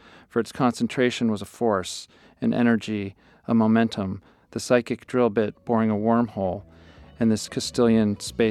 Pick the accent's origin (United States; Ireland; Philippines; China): United States; Well, so, you know, unfortunately, I'm American, and I grew up on sort of the individually wrapped slices of Kraft American cheese